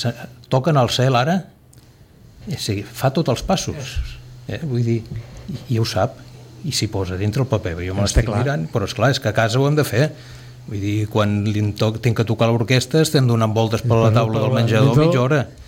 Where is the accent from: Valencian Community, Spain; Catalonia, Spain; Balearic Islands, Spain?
Catalonia, Spain; Sitges; sóc de Sitges de tota la vida, a punt de fer 65 anys